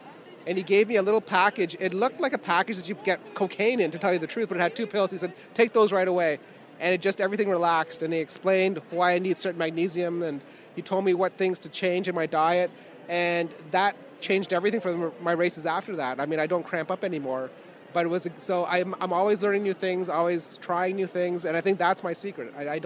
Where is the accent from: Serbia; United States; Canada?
Canada; When I went there and I told them I was from Canada, they gave me a free comic book.